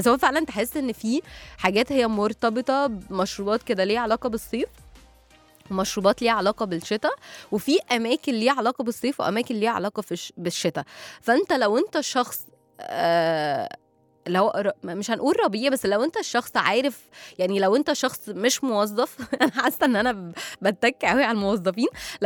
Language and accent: Arabic; Egypt; يعني هو غالبا احنا المشكلة فينا كمصريين. هي الموضوع ملوش علاقة بصيف وشتاء قد ما ليه علاقة ان احنا عايشين في مصر.